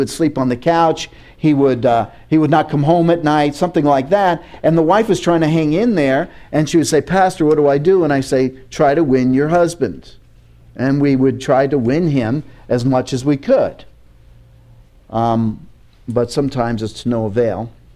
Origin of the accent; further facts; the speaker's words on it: New York, United States; And so because I'm from New York, I can be, in your face.